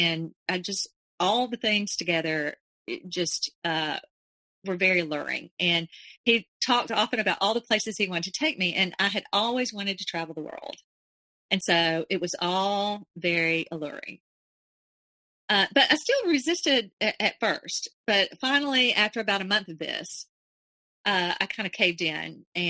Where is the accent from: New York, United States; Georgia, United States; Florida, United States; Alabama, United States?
Alabama, United States; I was from Alabama. He was from Germany.